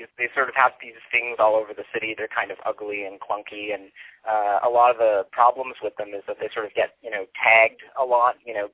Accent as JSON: {"language": "English", "town": "Hamilton", "region": "Ontario", "country": "Canada", "lives_now": "Toronto, Canada", "said": "I moved to Toronto. I'm originally from Hamilton, Ontario, and I moved to the city 8 years ago"}